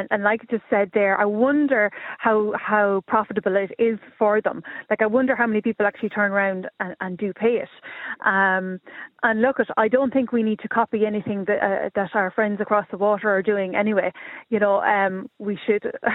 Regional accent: Munster, Ireland; I'm originally from Kerry, so if we were to go down home

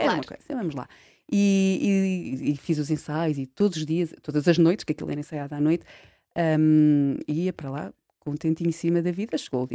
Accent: Lisbon, Portugal; E eu nasci num bairro, em Marvila.

